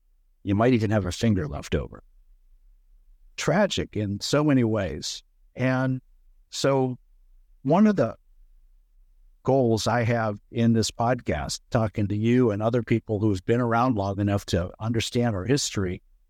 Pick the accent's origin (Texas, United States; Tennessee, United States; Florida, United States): Florida, United States; also born or lived in West Virginia, United States; I was actually born in West Virginia, but I grew up in South Florida.